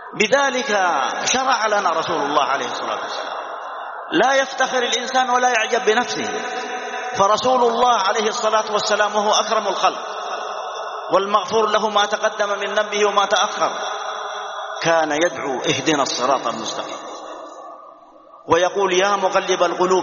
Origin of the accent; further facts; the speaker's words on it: Saudi Arabia; بلادنا المملكة العربية السعودية